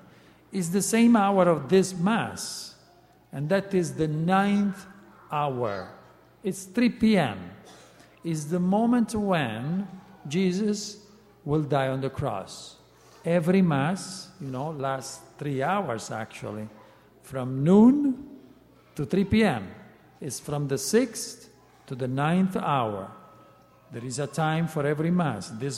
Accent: Italy; English is a second language; I am Italian myself, so I try to speak English. So sorry for my accent and my mistakes.

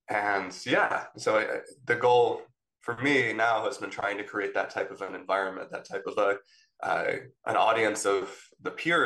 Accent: Buffalo, New York, United States; yeah, well, so I grew up in Buffalo, New York.

